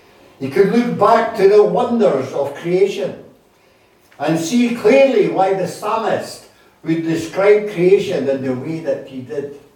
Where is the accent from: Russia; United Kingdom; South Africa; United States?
United Kingdom; Scotland; And of course, being a Scot, one of my favourite characters in church history, especially Scottish church history, is John Knox.